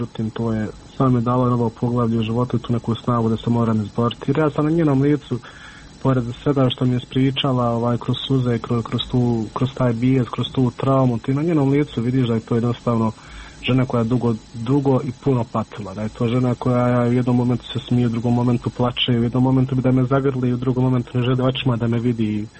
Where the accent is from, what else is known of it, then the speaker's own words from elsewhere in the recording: Miljevina, Republika Srpska, Bosnia & Herzegovina; mi smo svi gore iz Miljevine